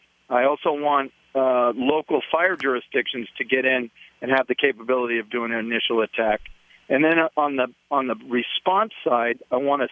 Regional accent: Oregon, United States; also born or lived in Washington; Well, I'm a native of the Pacific Northwest. I was born in Washington State. I grew up down in Oregon.

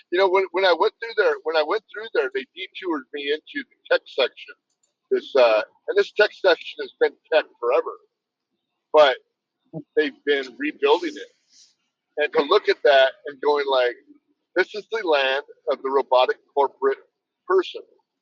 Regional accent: San Jose, California, United States; When I grew up in San Jose, where I grew up at, everything was just kind of spread out.

